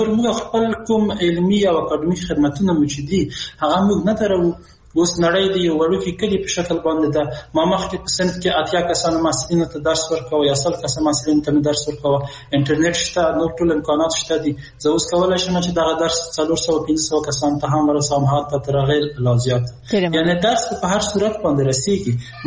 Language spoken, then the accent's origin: Pashto; Afghanistan; موږ د افغانستان خلک یو،